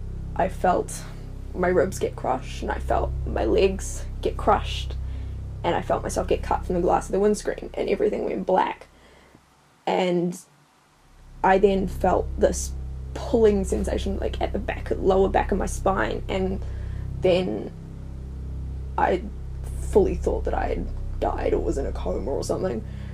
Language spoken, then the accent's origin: English; New Zealand; I'm from New Zealand.